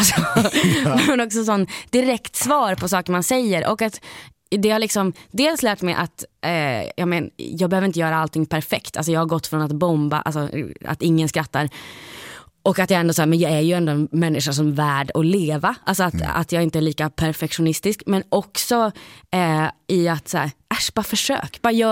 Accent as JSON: {"language": "Swedish", "town": "Luleå", "region": "Norrbotten County", "country": "Sweden", "accent": "Stockholm", "lives_now": "Stockholm, Sweden", "said": "jag kommer från Luleå, som alla hör, så har jag någon slags konstig stockholmska som jag sitter här, och det är inte som att jag låtsas och behöver lägga mig till, utan det har bara blivit så, för att när jag flyttade till Stockholm"}